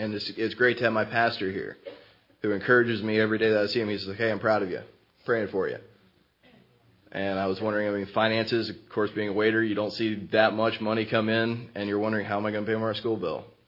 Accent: Asheville, North Carolina, United States; I'm from Asheville, North Carolina.

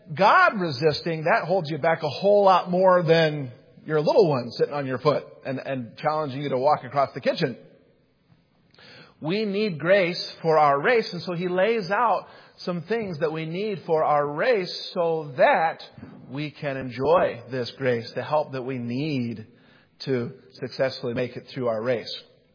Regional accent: Utah, United States; moved away; And I came from Utah, and humidity was a new thing for me. Came out here, and I like to say that back where I was from, we breathed our air.

